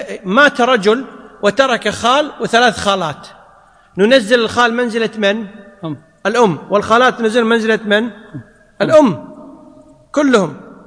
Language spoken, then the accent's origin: Arabic; Kuwait; الحين عندنا بالكويت لما كان هناك عبيد موجودين